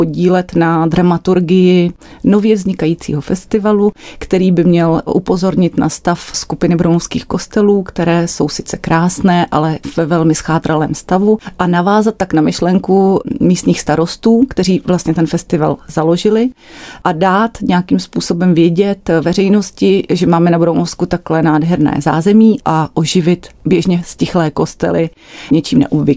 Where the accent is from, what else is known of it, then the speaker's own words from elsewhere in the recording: Hradec Králové, Hradec Králové Region, Czechia; born there; já jsem se narodila v Hradci Králové, takže mám k tomu regionu vztah, dokonce v meziměstí, které je nedaleko Broumova, bydlí část mojí rodiny.